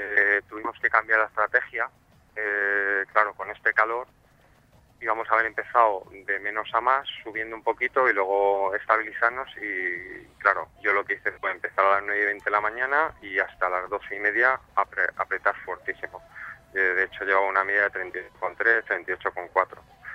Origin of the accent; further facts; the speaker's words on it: Madrid, Community of Madrid, Spain; born there; mi familia, aunque yo nací en Madrid, toda mi familia es de Andalucía